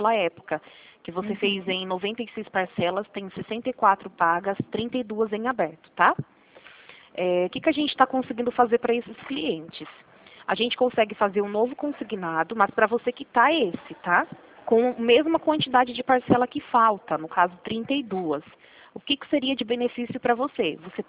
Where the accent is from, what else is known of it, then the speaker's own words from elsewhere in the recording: Rio Claro, São Paulo, Brazil; eu sou aqui de Rio Claro mesmo